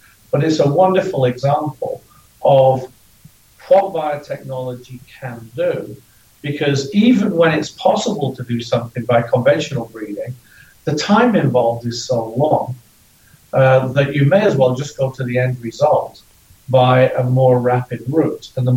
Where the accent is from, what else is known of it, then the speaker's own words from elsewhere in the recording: Ireland; because I'm Irish.